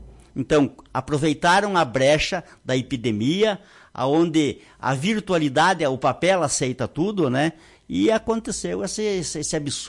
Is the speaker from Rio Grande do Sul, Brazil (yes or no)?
yes; Rio Grande do Sul, Brazil; como nós gaúchos dissemos, né?